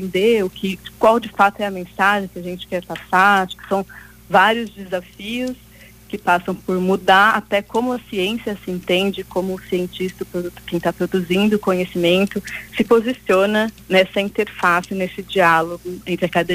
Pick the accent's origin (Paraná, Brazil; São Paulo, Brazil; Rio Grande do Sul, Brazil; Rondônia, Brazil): Rondônia, Brazil; Eu cresci em Rondônia, então vários exemplos da escola eram da floresta amazônica